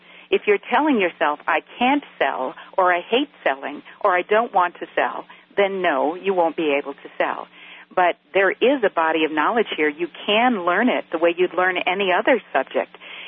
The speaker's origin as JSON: {"language": "English", "region": "Midwest", "country": "United States", "said": "And I'm from the Midwest, and that was the highest thing you could aspire to do in business in that part of the country."}